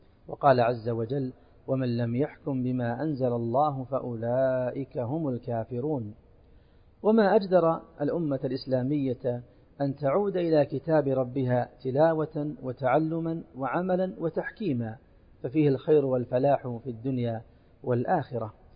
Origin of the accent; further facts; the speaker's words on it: Saudi Arabia; على بلادنا المملكة العربية السعودية